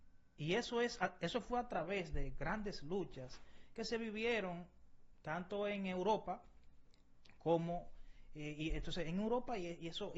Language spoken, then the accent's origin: Spanish; Dominican Republic; somos dominicanos